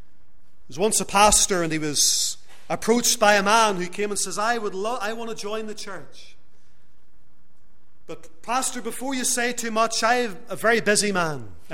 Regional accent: Lisburn, Northern Ireland, United Kingdom; as a young man, 19 or 20 years of age, I was standing in my hometown of Lisburn, giving out gospel tracts for late night shoppers on a Thursday evening.

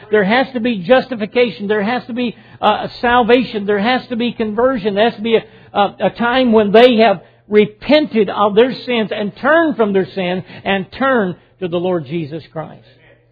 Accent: Tennessee, United States; I've done several family funerals, several, back in my home state of Tennessee.

